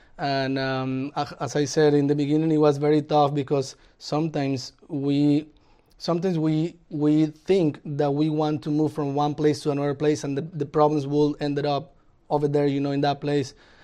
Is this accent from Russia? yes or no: no; Mexico; English is a second language; now in United States; All my family is back home in Mexico.